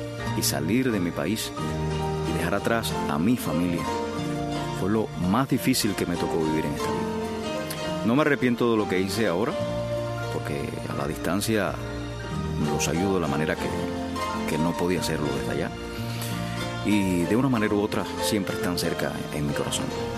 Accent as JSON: {"language": "Spanish", "region": "Sancti Spíritus", "country": "Cuba", "moved": "as an adult", "said": "Recuerdo perfectamente que estaba en mi casa, en un apartamento en Santi Espíritu, soy de Santi Espíritu."}